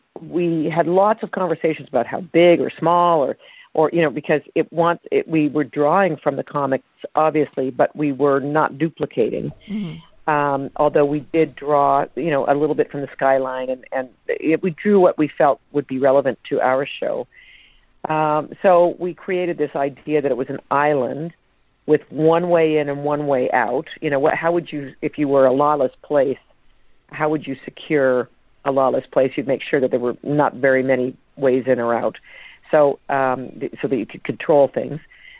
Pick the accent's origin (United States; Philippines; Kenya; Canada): Canada; possibly because I grew up in Canada.